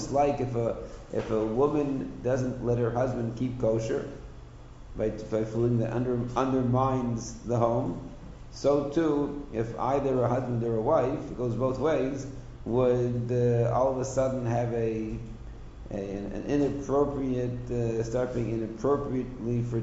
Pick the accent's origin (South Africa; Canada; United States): Canada; Toronto, Ontario; I grew up in Toronto, and Canada is a little bit behind America